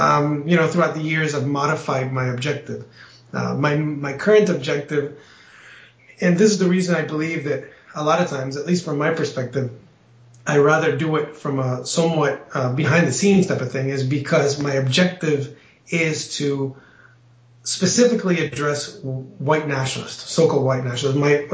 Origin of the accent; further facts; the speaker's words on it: Spain; also born or lived in South America / Central America / United States; I was born and raised in Europe, primarily Spain. I have lived throughout South America, Central America, and the United States.